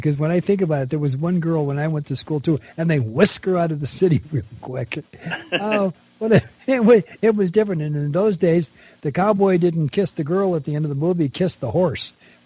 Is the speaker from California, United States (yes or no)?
yes; Bell, California, United States; Bell, Southgate, Huntington Park, that's the area that I grew up in.